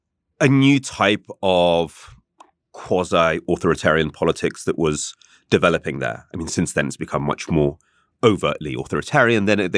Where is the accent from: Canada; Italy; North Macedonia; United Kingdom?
United Kingdom; England; I'm English, but with a Russian name.